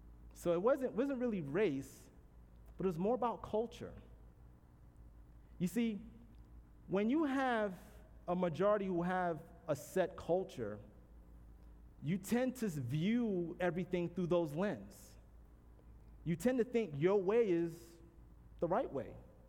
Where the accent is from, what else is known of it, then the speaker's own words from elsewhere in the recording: New York, United States; born there; You know, I was born in New York. You know, it's a melting pot of all kind of immigrants.